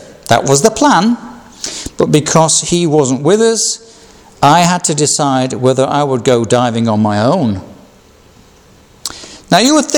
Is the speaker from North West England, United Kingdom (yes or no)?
no; Yorkshire and the Humber, United Kingdom; Another, being a Yorkshireman, was the cost.